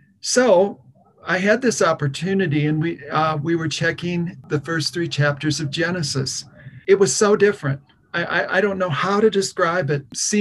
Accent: Michigan, United States; born there; I was born in Michigan. I'm the son of a pastor and the grandson of a pastor.

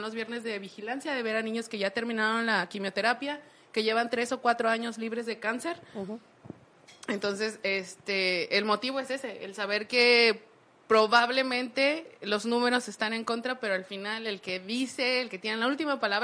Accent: Hidalgo, Mexico; now in Ciudad Juárez, Mexico; Yo vengo del estado de Hidalgo. Soy del estado de Hidalgo.

